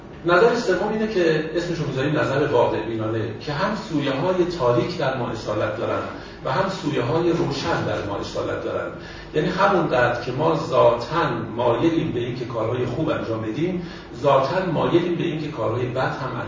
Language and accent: Persian; Iran; اجالتا ما چون ایرانی هستیم در باید ایران فعلا صحبت میکنیم